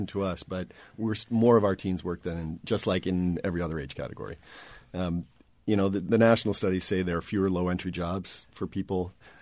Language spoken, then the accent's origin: English; Guilford, New Hampshire, United States; certainly when I was growing up in Guilford, New Hampshire.